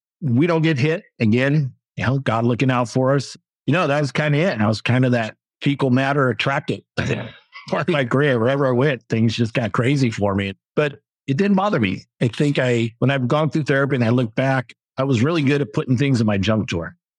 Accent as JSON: {"language": "English", "town": "San Francisco", "region": "California", "country": "United States", "tie": "born or raised there", "said": "I grew up in San Francisco. Always wanted to work for the police department there."}